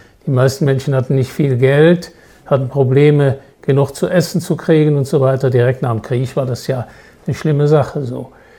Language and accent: German; Höfen, North Rhine-Westphalia, Germany; ich komme aus Höfen bei Monschau, mitten in der Nordeifel.